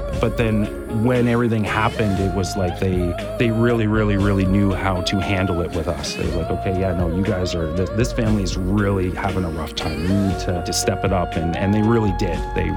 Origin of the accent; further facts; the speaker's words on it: Kingston, Ontario, Canada; we are originally from Kingston, Ontario.